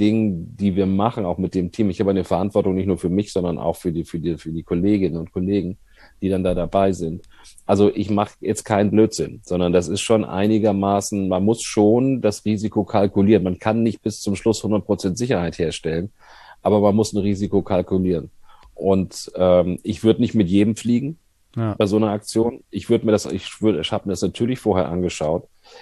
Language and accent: German; Hamburg, Germany; born or raised there